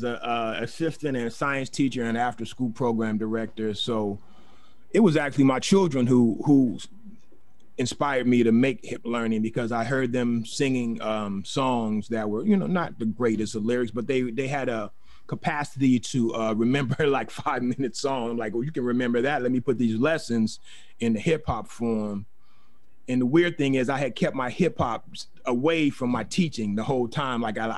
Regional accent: Oakland, California, United States; I'm from Oakland, born and raised.

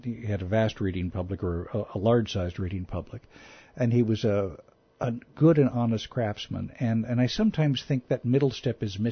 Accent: Chicago, Illinois, United States; Being a Chicagoan, reading about aldermen in the Sun-Times and the tabloids and the Chicago City Council and politics

